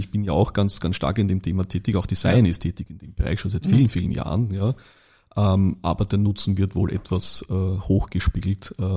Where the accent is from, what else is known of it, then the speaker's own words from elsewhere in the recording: Austria; Das heißt, man hat keinen Startvorteil als Österreicher, das ist halt leider so auch hier.